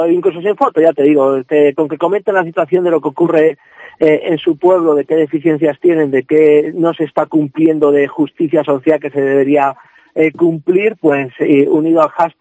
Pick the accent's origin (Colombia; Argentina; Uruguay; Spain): Spain; Castile and León; yo que vengo de Aliste